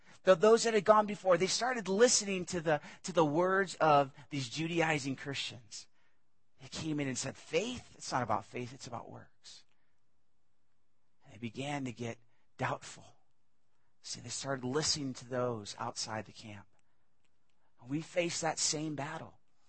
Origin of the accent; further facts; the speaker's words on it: New York, United States; I experienced as a young child growing up in New York, upstate New York.